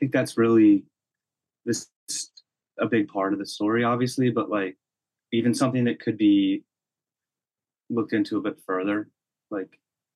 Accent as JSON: {"language": "English", "town": "Columbus", "region": "Indiana", "country": "United States", "tie": "born or raised there", "said": "Yeah, I grew up in Columbus."}